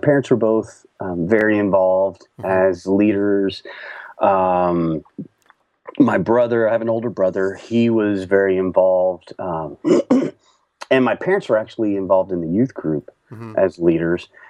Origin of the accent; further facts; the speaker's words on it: Baytown, Texas, United States; In a suburb of Houston, in Baytown.